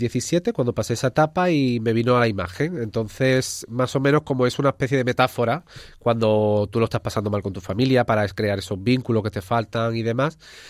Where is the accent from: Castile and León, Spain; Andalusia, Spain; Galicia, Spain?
Andalusia, Spain; Seville; moved away as an adult; also born or lived in Huelva; yo nací en Sevilla, me crié en Sevilla, bueno, entre Sevilla y Huelva me crié, y me vine con 23 años, sí, aquí. Hace ya bastante.